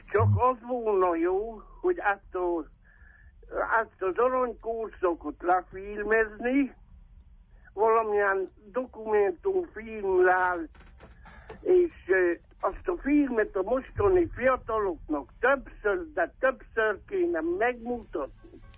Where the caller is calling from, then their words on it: Miercurea Ciuc, Harghita, Romania; Csíkszeredából.